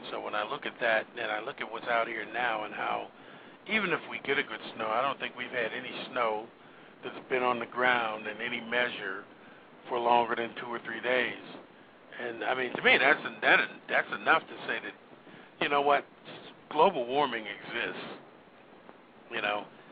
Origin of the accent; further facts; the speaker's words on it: Youngstown, Ohio, United States; And I'm originally from Youngstown, Ohio. I'm not from Minnesota or from Youngstown, Ohio. During the blizzard of 78, we went to school and we were dismissed from school